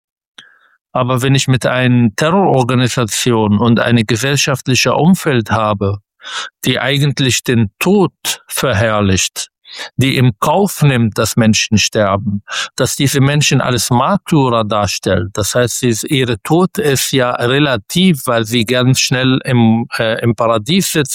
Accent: Palestine; Das hat aber auch mit unserer Seite als Palästinenser viel mehr zu tun.

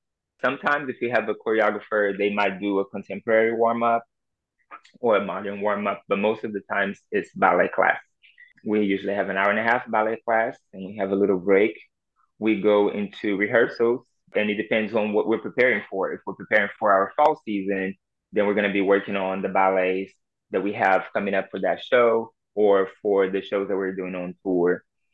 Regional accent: Rio de Janeiro, Brazil; now in United States; And I'm from Rio de Janeiro, so there's no winters like here in the US.

